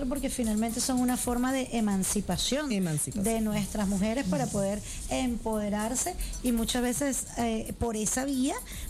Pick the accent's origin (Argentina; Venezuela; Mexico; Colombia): Venezuela; los valores que nos representan como revolucionarias, como patriotas, como venezolanas